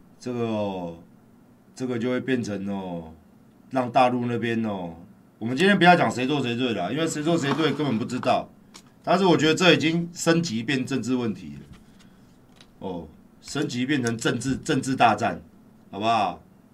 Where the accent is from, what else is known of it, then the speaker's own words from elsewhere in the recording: Taiwan; 我们台湾人的命也很珍贵啊